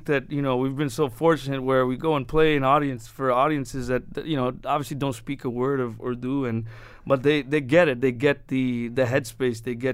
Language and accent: English; Chicago, Illinois, United States; Well, I think that, you know, growing up in Chicago had a lot to do with it.